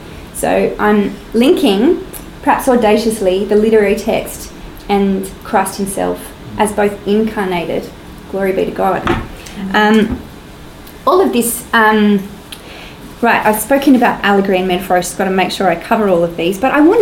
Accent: Newtown, New South Wales, Australia; Jonathan and I come from Newtown.

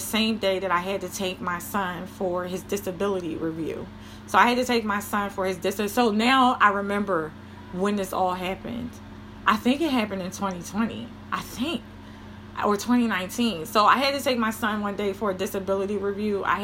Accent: United States; because I'm an American. I believe in freedom. I believe in the ideals of America.

